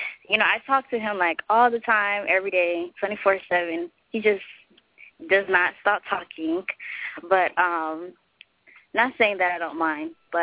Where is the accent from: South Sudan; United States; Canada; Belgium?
United States; Florida; also born or lived in France; Yeah, I'm from Florida. Well, I wasn't born in Florida, but raised up in Florida. I actually was born in France.